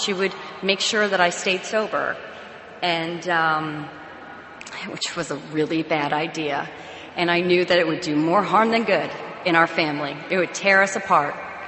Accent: New Jersey, United States; It was the East Coast, and I was from New Jersey. And my grandparents were snowbirds.

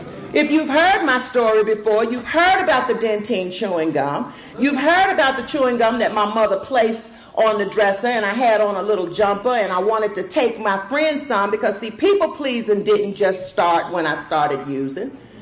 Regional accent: Georgia, United States; also born or lived in North Carolina; now in Fayetteville, United States; My father was military. We're from Georgia originally. He moved us to Fort Bragg, and that's where he stayed, or we stayed, until his death and even after his death, and I still live in the same city on the same side of town today.

